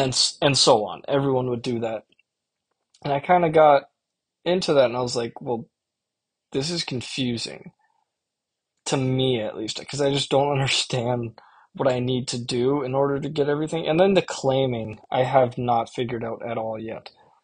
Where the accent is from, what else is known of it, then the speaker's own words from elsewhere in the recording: Minnesota, United States; The Minnesota Monarchs is interesting as a Minnesotan.